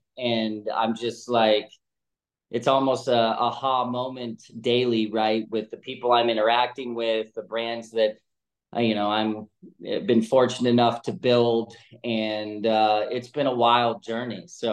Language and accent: English; California, United States; Look, I grew up in California.